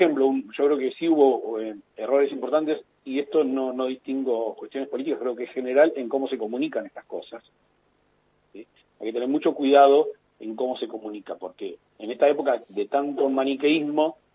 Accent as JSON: {"language": "Spanish", "country": "Argentina", "said": "somos argentinos"}